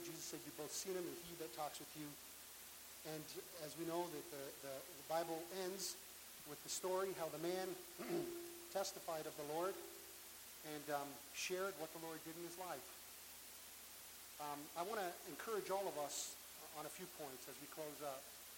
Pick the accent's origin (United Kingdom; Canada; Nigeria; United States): Canada; I am Canadian.